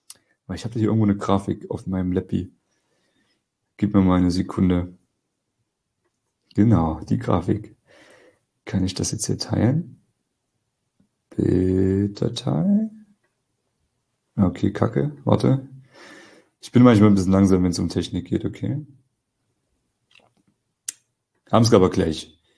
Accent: East Germany, Germany

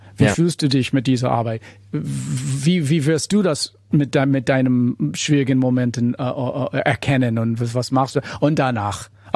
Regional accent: United States; German is a second language; now in Berlin, Germany; Ich bin Amerikaner, ich wohne hier in Berlin

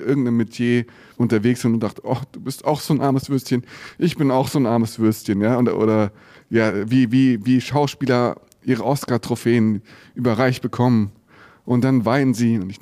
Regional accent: Berlin, Germany; in der Philharmonie Berlin zu spielen, also in einem der schönsten Häuser meiner Heimatstadt.

